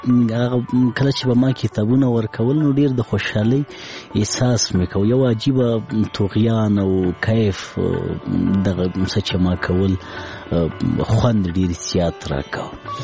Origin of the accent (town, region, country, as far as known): Laghman, Afghanistan; born or raised there